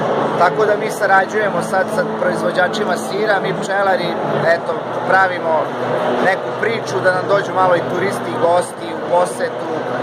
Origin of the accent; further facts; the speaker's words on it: Đurđevo, Vojvodina, Serbia; Ja sam pčelar iz Đurđeva.